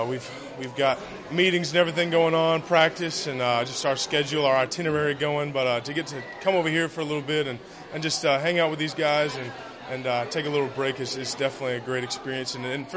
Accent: Houston, Texas, United States; I'm from Houston. I'm from Manville High School, which is south of Houston. And so it's fun to just be back in my old stomping grounds where I'm from.

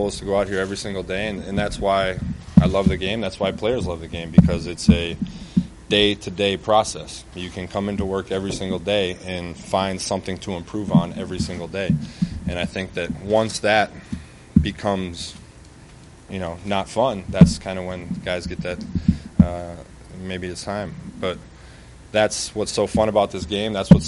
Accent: Wisconsin, United States; I grew up in Wisconsin and watched Brett Favre play right after his father died.

